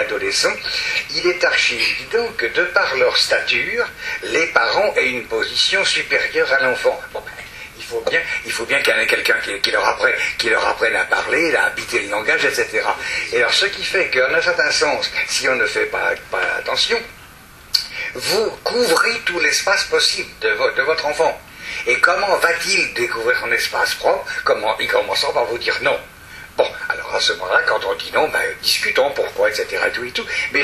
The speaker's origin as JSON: {"language": "French", "region": "the Alps", "country": "France", "said": "je suis des Alpes un peu plus bas."}